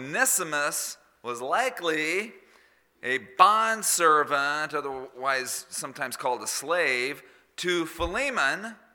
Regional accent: Phoenix, Arizona, United States; Growing up in Maryvale. Maryvale is a subdivision of Phoenix. It was like a small town within the city.

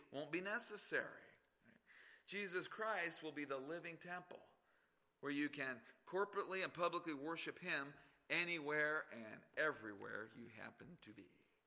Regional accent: Phoenix, Arizona, United States; Where I grew up in Phoenix, it's gotten a lot better.

